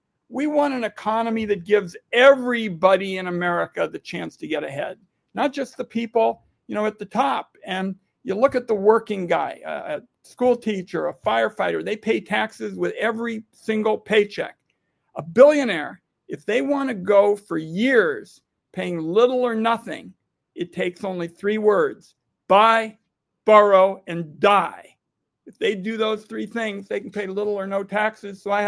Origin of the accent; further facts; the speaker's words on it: Portland, Oregon, United States; Well, Donald Trump is working very hard at trying to incite violence in my hometown.